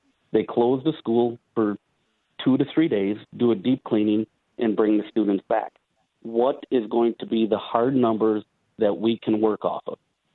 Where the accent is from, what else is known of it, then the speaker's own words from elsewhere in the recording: Wisconsin, United States; I grew up here in Portage County. I actually live in the home that I grew up in. I graduated high school, Stevens Point